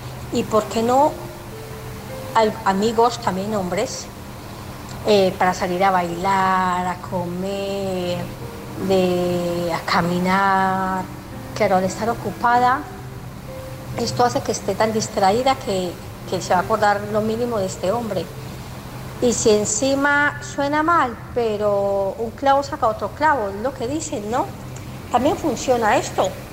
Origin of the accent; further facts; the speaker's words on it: Barcelona, Catalonia, Spain; de Barcelona.